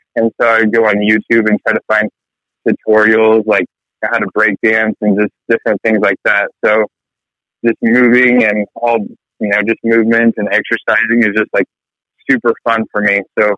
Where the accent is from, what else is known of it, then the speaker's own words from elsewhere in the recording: Seattle, Washington, United States; also born or lived in Reno; So I was born and raised, or I guess I was born in Reno, raised in Seattle.